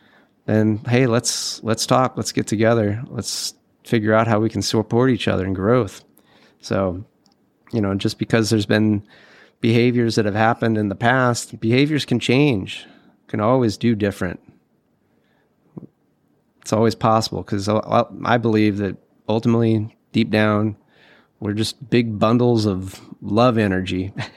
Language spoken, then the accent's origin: English; California, United States; and I'm from California, but I'm not, you know, the Hollywood type.